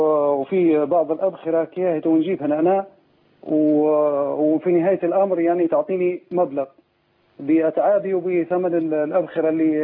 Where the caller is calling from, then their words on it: Libya; نكلم فيك من ليبيا انا يا اخوي